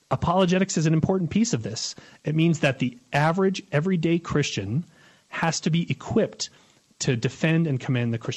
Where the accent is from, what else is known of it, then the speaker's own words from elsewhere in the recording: United States; while I'm obviously an American, I'm here in this culture, I love our culture